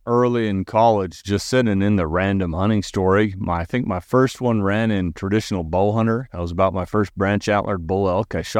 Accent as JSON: {"language": "English", "region": "Utah", "country": "United States", "tie": "born there", "said": "So I kind of claim it as my honest-to-goodness home state, even though I was born in Utah."}